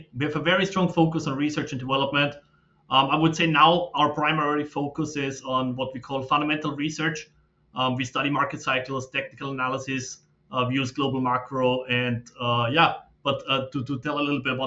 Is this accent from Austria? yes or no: yes; Austria; I'm originally from Austria and Europe.